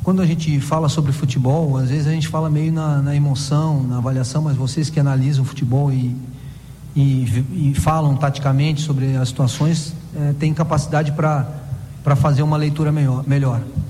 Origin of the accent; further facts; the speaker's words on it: Rio Grande do Sul, Brazil; eu sou da aldeia lá do Rio Grande do Sul, né?